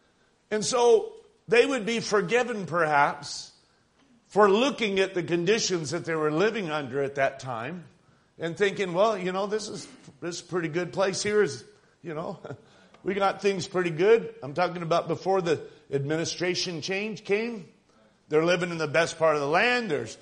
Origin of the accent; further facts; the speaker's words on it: United States; I'm thankful that I'm an American.